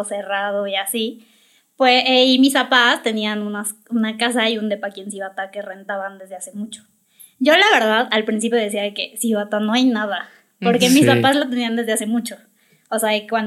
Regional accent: Mexico City, Mexico; Yo tengo en Cibatá 5 meses, súper poquito. Yo vengo de la Ciudad de México.

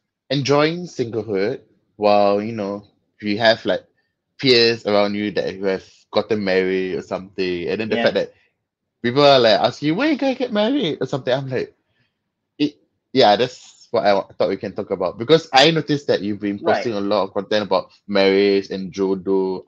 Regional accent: Singapore; Of course, I'm from Singapore, as quoted by Amma Aslan. And I'm 26 years old, quarter of a century plus one.

